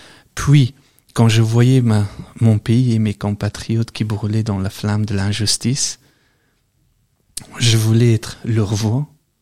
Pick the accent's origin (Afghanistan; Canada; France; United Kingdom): Afghanistan; now in Belgium; Quand j'ai quitté l'Afghanistan, j'allais une envie d'aller plus loin possible, parce que j'avais peur.